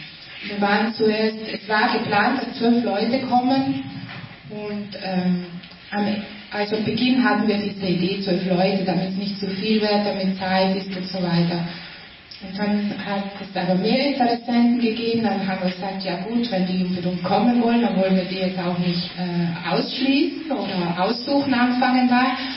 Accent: Trentino-Alto Adige, Italy; Herzlich grüß Gott, sagt man bei uns in Südtirol, zu den Non-Dualitäts-Austauschfahren.

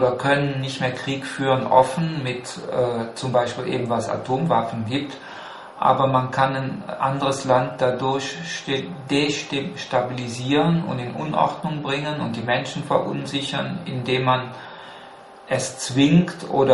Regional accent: Germany; irgendwie sehe ich mich eigentlich selber lieber als Mitteleuropäer anstelle als Deutscher.

